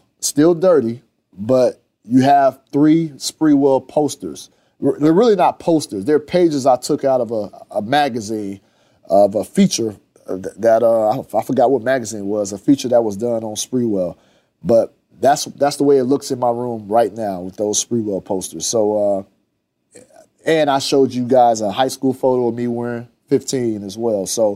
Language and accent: English; Fresno, California, United States; But anyways, growing up in Fresno, California, we got all the Warrior games televised